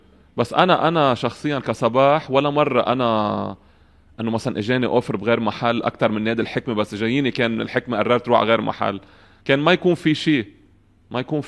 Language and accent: Arabic; Jbeil, Keserwan-Jbeil, Lebanon; also born or lived in Kuwait; انا خلقت بالكويت فارس، بس انه ما طولنا هونيك، كان شغل بي هونيك، فجينا على لبنان عبكير كتير. ومثل ما قلت انت كنت بالسانكر جبيل تقريبا قبل ما سافر على امريكا.